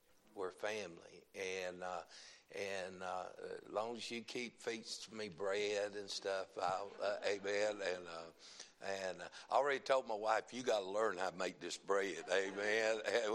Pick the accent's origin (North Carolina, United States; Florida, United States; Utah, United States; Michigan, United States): North Carolina, United States; But the problem is I'm from North Carolina. It takes longer to get out, amen.